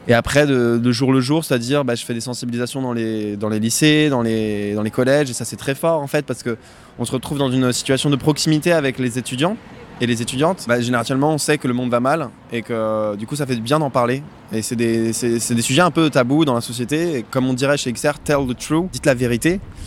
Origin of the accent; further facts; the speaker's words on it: Brazil; Du coup, j'y vais parce que je suis Brésilien.